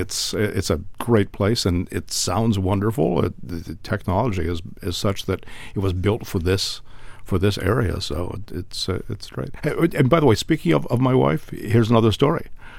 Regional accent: Maumee, Ohio, United States; growing up in Maumee and graduating from Maumee High School and loving classical music and then going away to school and getting a music degree and then a second music degree

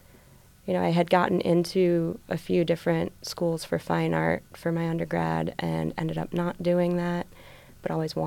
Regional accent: Midwest, United States; I think that maybe there was some nuance with being a Midwesterner that people didn't fully pick up on.

